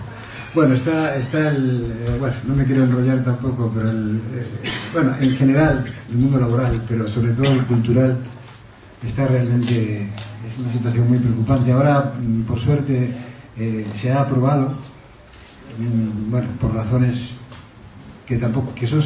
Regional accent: Argentina; como aunque no se me note, yo soy argentino

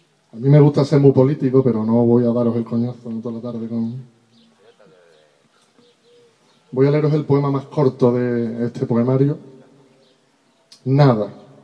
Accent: Huelva, Andalusia, Spain; venimos de Huelva y Huelva lleva 2 semanas ardiendo de sur a norte. Estamos sufriendo unos incendios terribles en la provincia

